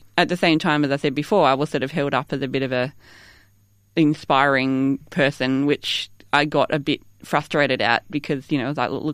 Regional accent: Kununoppin, Western Australia, Australia; I grew up in Cunnanoppen, which is a tiny little town in the wheat belt that no one's ever heard of except for a few people, I guess. it's a farming area, wheat and sheep, not much water around. Yeah, just small country town.

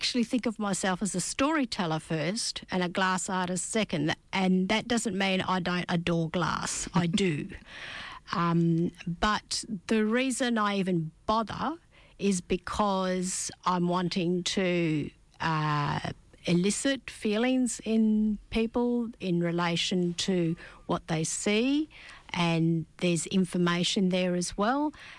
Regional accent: Carnarvon, Western Australia, Australia; I'm from Carnarvon. I was struck in Shark Bay in Denham.

